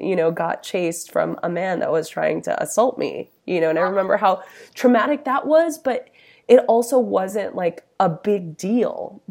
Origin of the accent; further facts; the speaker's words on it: Los Angeles, California, United States; obviously like I grew up in East LA during the LA riots.